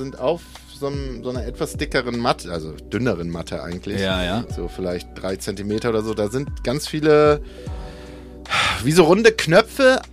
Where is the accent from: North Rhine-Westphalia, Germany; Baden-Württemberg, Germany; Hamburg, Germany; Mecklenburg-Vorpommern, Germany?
Mecklenburg-Vorpommern, Germany; Neubrandenburg; born there; Ich war am Wochenende ja in meiner Geburtsstadt Neubrandenburg.